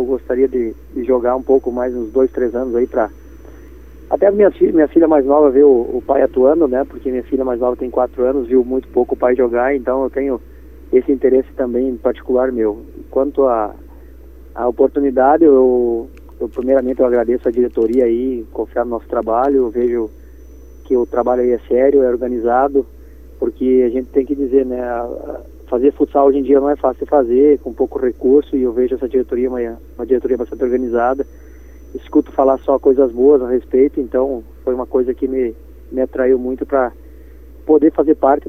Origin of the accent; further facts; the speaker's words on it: Santa Rosa, Rio Grande do Sul, Brazil; tomamos essa decisão juntos de voltar para Santa Rosa, minha cidade natal.